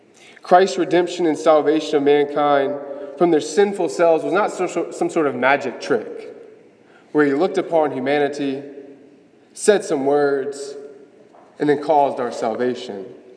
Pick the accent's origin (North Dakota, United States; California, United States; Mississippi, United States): Mississippi, United States; Gulfport; I'm originally from Gulfport. I'm 25 years old.